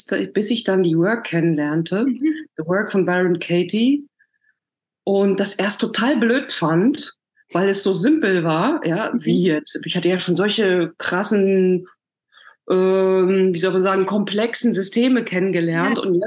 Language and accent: German; Germany; Also genau, ich komme aus der DDR, da bin ich aufgewachsen, habe mit 16 schon Schauspiel studiert.